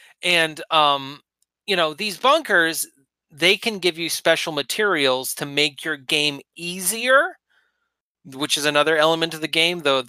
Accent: Maine, United States; And when I grew up in Maine, we had like acres of woods behind us.

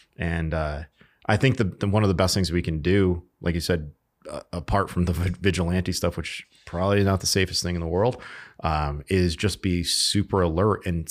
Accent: Connecticut, United States; Like in my home state of Connecticut back in 07

